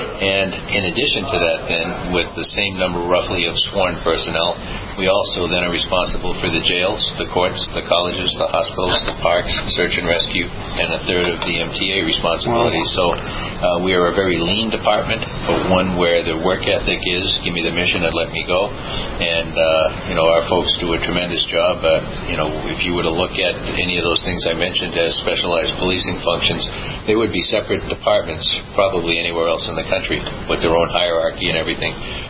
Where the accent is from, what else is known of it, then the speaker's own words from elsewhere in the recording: Boston, Massachusetts, United States; now in Los Angeles, United States; I am. I grew up in Boston.